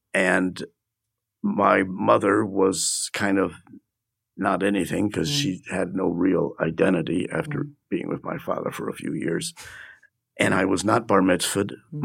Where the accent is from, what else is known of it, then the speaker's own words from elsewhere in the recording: United States; I'm American, and it's just I think recently, subsided.